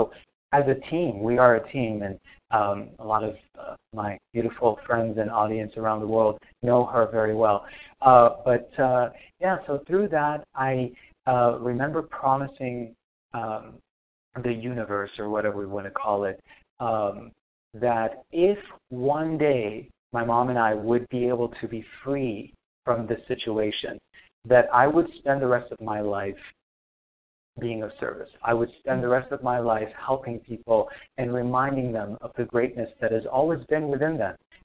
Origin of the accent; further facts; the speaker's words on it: Lebanon; So I actually grew up in Lebanon. So during the 80s and 90s of the Civil War was going on.